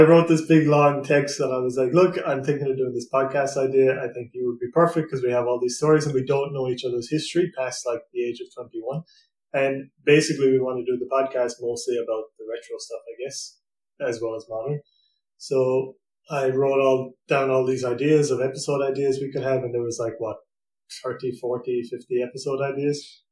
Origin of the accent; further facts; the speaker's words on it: Ireland; now in Austria; obviously I moved to Austria now and I grew up in Ireland.